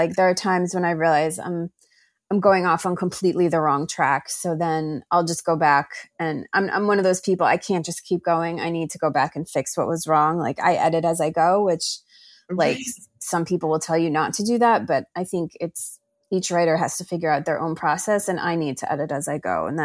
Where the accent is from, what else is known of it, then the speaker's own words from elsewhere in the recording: New Jersey, United States; also born or lived in New York City; I'm from Monmouth County. I'm from the Shore area.